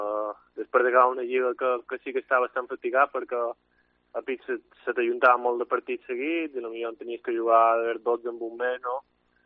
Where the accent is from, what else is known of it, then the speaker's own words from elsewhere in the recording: Balearic Islands, Spain; jo i en Miqui sobretot com a dos mallorquins